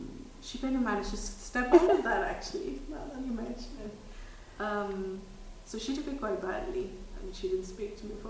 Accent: Tamil Nadu, India; first language Tamil; English is a second language; because I come from Tamil Nadu, which we speak Tamil over there.

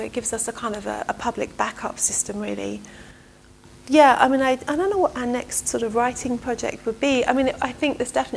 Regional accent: England, United Kingdom; And I quite like the, especially in being English, I quite like that facility we have to kind of play on eccentricity.

